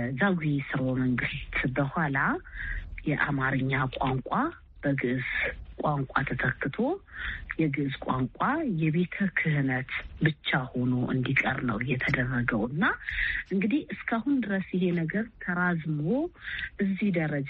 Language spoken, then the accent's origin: Amharic; Addis Ababa, Ethiopia; born or raised there